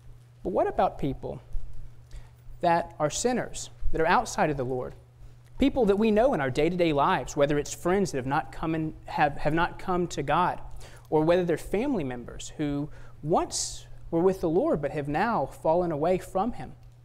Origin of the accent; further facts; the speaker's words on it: Houston, Texas, United States; And growing up in the Houston area, I'd known Curtis for a long time. I grew up at Kleinwood